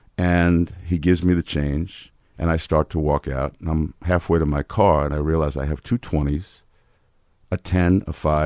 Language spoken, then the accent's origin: English; New York City, New York, United States; Washington Heights is so named because it's the highest point in Manhattan.